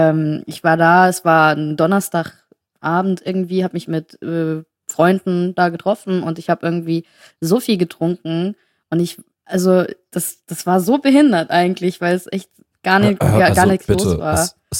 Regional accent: Saarland, Germany; Nee, bei uns im Saarland, ne?

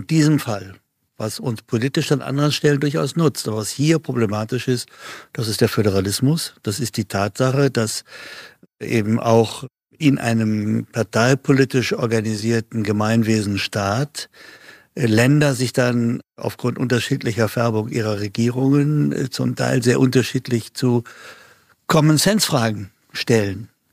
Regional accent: England, United Kingdom; German is a second language; now in Germany; ich bin ja von Hause aus Engländer

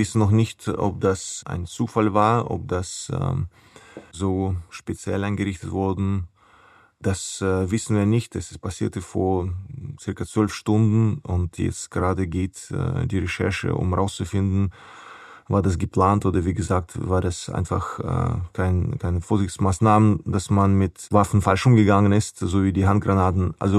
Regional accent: Ukraine; German is a second language; wir als Ukrainer

